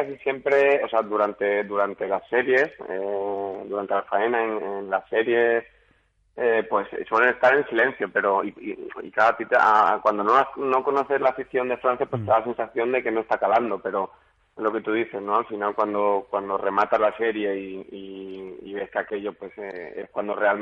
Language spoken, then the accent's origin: Spanish; Alicante, Valencian Community, Spain; Alicante, que voy a decir Alicante, es mi tierra, ¿no? Y siempre con mi gente, mi familia aquí